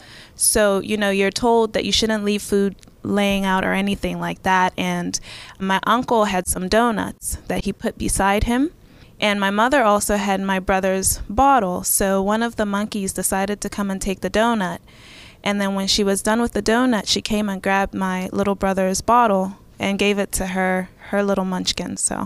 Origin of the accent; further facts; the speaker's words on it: Lusaka, Lusaka Province, Zambia; I was born in Zambia on October 11th, 1989. So I grew up in Lusaka, which is the capital city of Zambia